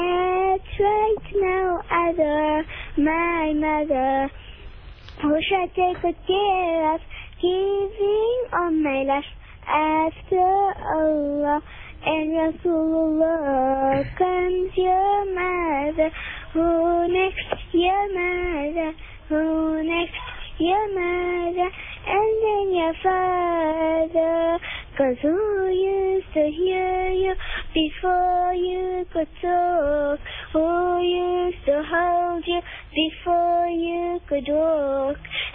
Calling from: Germiston, Gauteng, South Africa; Germiston.

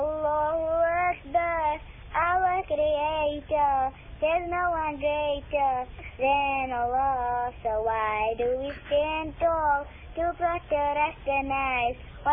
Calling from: Marlboro, United States; Huh? Marlboro.

